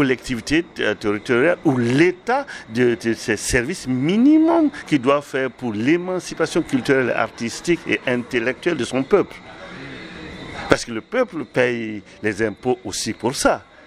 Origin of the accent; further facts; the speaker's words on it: Burkina Faso; Moi, je suis originaire du Burkina Faso.